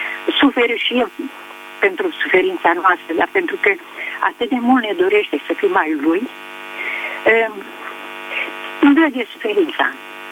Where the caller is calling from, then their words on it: Bacău, Bacău County, Romania; Sunt din Bacău